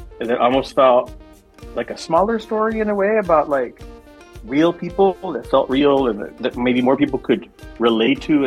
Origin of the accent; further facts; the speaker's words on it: Brownsville, Texas, United States; it's fiction, but I drew a lot from my own experiences growing up on the border.